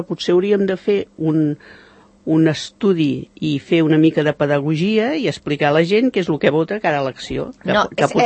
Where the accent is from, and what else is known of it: Catalonia, Spain